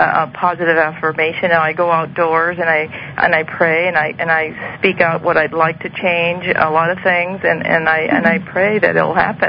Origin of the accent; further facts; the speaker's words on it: Phoenix, Arizona, United States; now in Omaha, United States; Omaha, Nebraska.